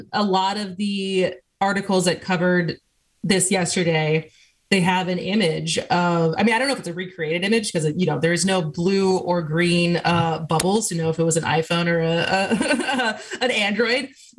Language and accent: English; Wisconsin, United States; from Asgos, Wisconsin